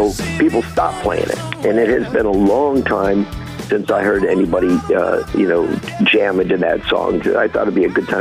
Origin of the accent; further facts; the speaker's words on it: San Jose, California, United States; like KSAN and KSJO in my hometown of San Jose.